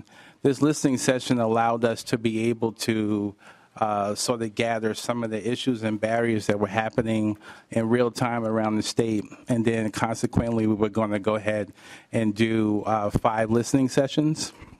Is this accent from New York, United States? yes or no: yes; New York City, New York, United States; moved away as an adult; now in Minnesota, United States; I'm not from Minnesota originally. I grew up in Harlem, five blocks from the Apollo Theater.